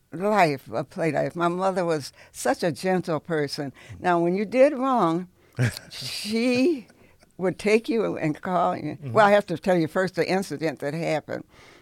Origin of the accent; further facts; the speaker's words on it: Toledo, Ohio, United States; born there; Well, I was born in Toledo, Ohio, on City Park Avenue.